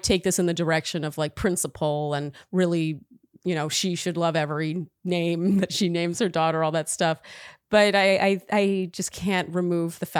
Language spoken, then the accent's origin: English; Idaho, United States; He's from Southern Utah and I'm from Southwest Idaho, both living in Northern Utah because school brought us here.